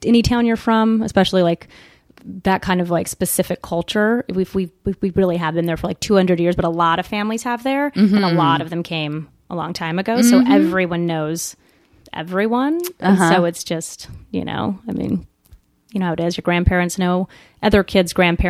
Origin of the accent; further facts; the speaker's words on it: Albuquerque, New Mexico, United States; Family was, we're a pretty big family in New Mexico.